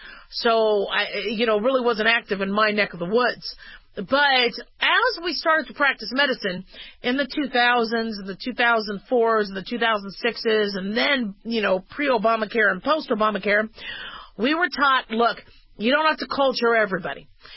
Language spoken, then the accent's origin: English; Arizona, United States; also born or lived in Las Vegas, Nevada; I grew up in Arizona and Vegas, and I would love just hanging out by the produce.